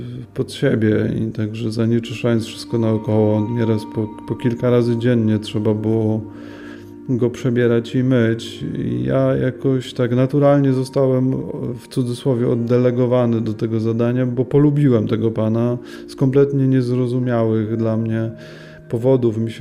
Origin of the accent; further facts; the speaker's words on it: Dębica, Subcarpathian Voivodeship, Poland; Pochodzę z Dębicy, takie miasteczko między Tarnowem a Rzeszowem.